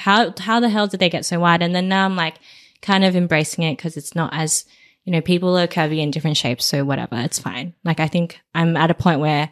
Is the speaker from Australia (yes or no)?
yes; Australia; and then growing up in Australia, I think being tanned was a beauty ideal.